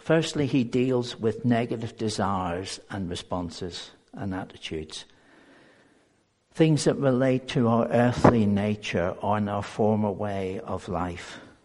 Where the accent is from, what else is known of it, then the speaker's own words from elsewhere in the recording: England, United Kingdom; I know we're English, and we don't get that excited except the football matches or rugby matches